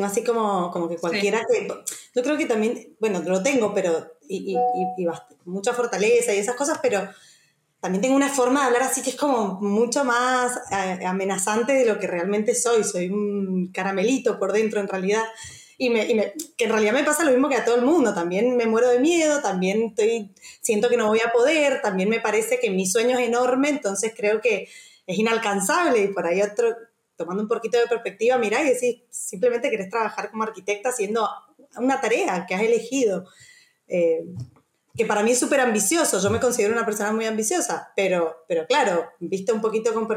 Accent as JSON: {"language": "Spanish", "region": "Mendoza", "country": "Argentina", "lives_now": "Ibiza, Spain", "said": "soy mendocina, soy arquitecta también y vengo a Ibiza por temporada desde hace 5 años más o menos y este año decidí quedarme"}